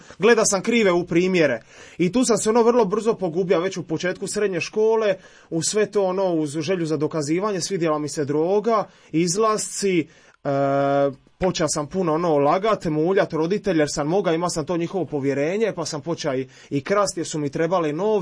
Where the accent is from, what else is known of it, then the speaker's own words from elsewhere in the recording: Split, Split-Dalmatia County, Croatia; dolazim iz Splita